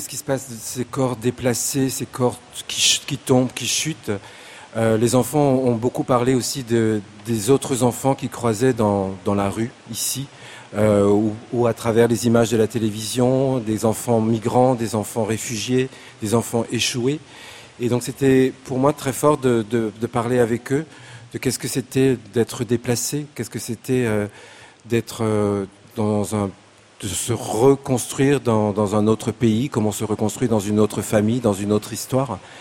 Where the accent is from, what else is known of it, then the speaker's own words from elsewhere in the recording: France; born there; je suis né en France